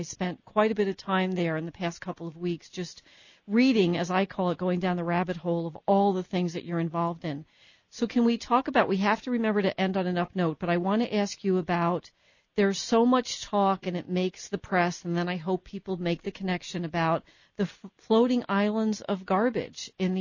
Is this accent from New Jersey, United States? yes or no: yes; New Jersey, United States; I'm from Jersey.